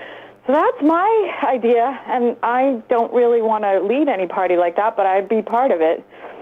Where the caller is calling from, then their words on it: Rockland, Maine, United States; from Rockland area.